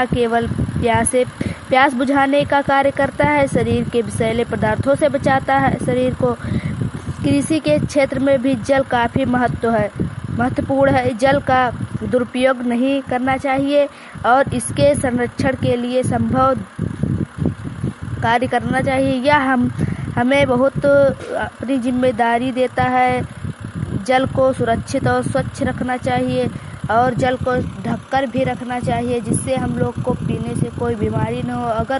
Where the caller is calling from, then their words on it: Tikuya, Uttar Pradesh, India; मैं ग्राम टिकुया में रहती हूँ। मेरे जिले का नाम श्रावस्ती, मैं जमनाहा ब्लॉक से बोल रही हूँ।